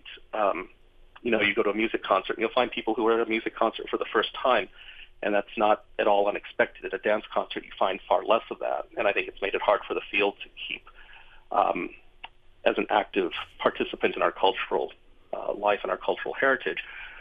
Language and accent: English; Los Angeles, California, United States; where I grew up in Los Angeles